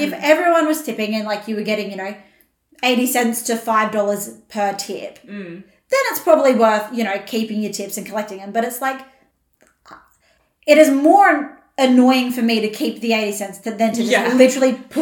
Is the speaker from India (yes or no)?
no; Australia; like, I'm so Australian that it didn't even cross my mind the first time